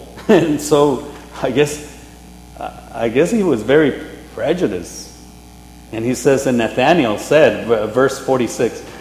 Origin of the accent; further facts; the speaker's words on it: Zapopan, Jalisco, Mexico; if I tell you where I'm from, you're going to say, Sapo what? Because I'm from Zapopan.